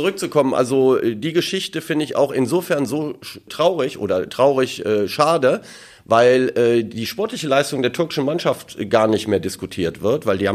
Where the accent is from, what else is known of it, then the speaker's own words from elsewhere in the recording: Germany; born there; ich bin natürlich gebürtiger Türke, in Deutschland geboren.